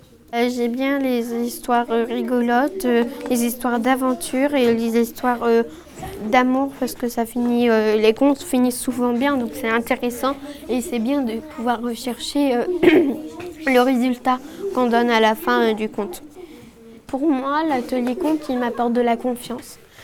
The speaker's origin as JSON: {"language": "French", "town": "Beaufort-en-Vallée", "region": "Pays de la Loire", "country": "France", "said": "j'ai 12 ans et je viens de Beaufort-en-Vallée."}